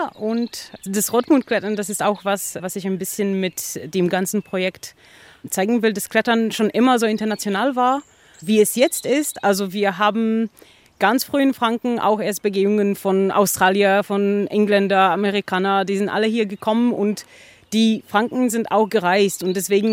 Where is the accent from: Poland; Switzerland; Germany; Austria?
Poland; German is a second language; Ursprünglich bin ich aus Polen